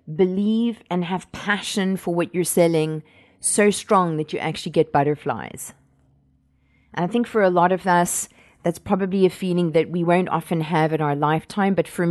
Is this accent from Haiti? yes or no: no; Canada; And also because I'm Canadian, it just makes sense.